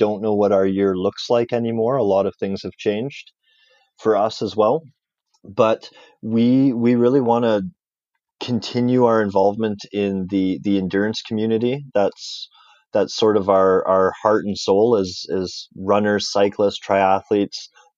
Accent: Canada; So that's as a Canadian, that's a great market as well.

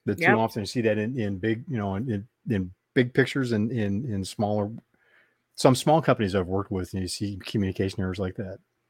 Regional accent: Midwest, United States; And I grew up in the Midwest, and it was becoming the Rust Belt at that time.

